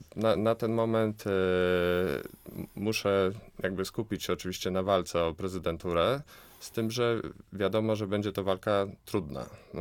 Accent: Łódź, Łódź Voivodeship, Poland; ja jestem łodzianinem od zawsze. Urodziłem się w tym mieście, spędziłem tutaj całe dzieciństwo, studia, wykształciłem się też w Łodzi.

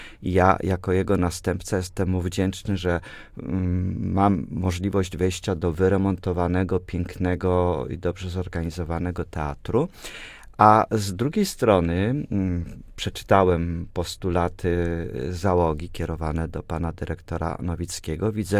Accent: Łódź, Łódź Voivodeship, Poland; jestem z pochodzenia łodzianinem. Cała moja rodzina to jest wielopokoleniowa rodzina łódzka i ze strony mamy, i ze strony taty.

